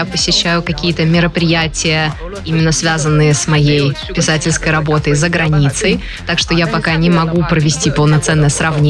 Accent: Chongqing, China; Russian is a second language; у меня на родине, в моем родном городе Чунцине, сейчас почти 40 градусов жары

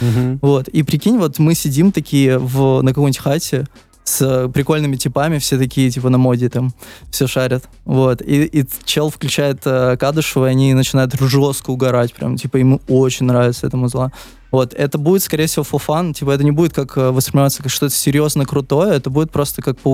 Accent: Moscow, Russia; Я с Москвы. И я ненавижу этот город, мне не нравится.

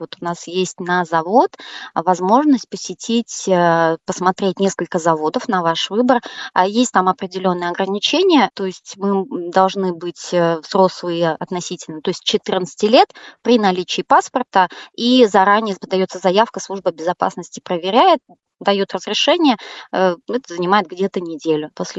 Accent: Naberezhnye Chelny, Tatarstan, Russia; Я Челнинка, коренная.

